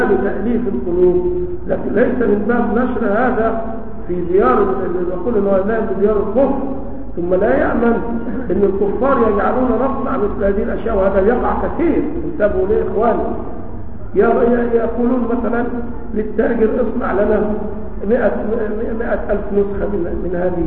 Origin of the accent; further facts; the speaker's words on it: Egypt; لكن عندنا عادة في مصر أنهم لا يأخذون مهور